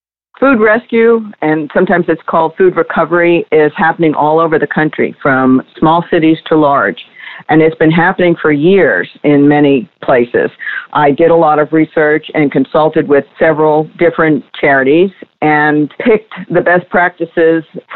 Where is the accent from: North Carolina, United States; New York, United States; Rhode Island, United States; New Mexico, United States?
New York, United States; now in Houston, United States; I grew up in New York and moved to Houston over 30 years ago.